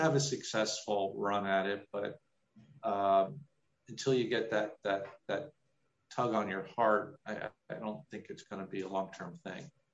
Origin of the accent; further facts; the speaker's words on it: New Jersey, United States; born there; I was born in New Jersey, right outside of Princeton, and my parents had a shore house. We call it the Jersey Shore